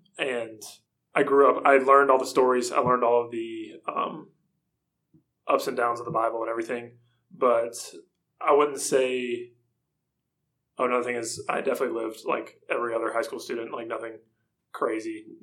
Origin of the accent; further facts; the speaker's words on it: Boiling Springs, South Carolina, United States; I am 21 years old. I'm a junior here at PC. I'm originally from Bowling Springs, which is like Spartanburg, South Carolina, so the upstate.